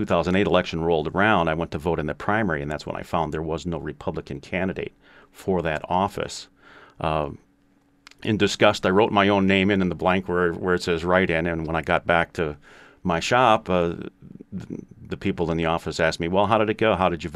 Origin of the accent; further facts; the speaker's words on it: New Berlin, Wisconsin, United States; also born or lived in Milwaukee; I'm 53 years old. I was born in Milwaukee. I was raised in New Berlin.